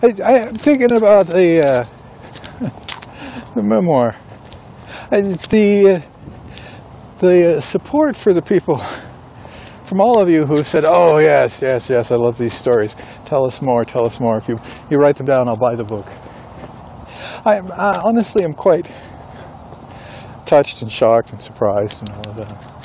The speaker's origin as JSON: {"language": "English", "region": "Maine", "country": "United States", "tie": "born or raised there", "said": "I haven't talked much about my growing up on Dutton Hill in rural Maine, out in the Puckies."}